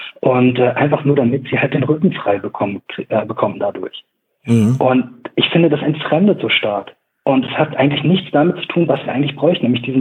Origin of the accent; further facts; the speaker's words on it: Braunschweig, Lower Saxony, Germany; ich komme auch aus Braunschweig.